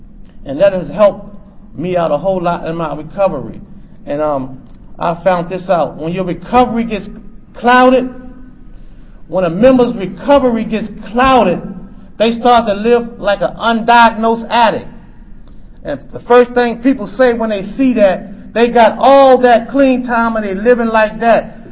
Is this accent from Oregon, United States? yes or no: no; Baltimore, Maryland, United States; I'm from Baltimore, Maryland.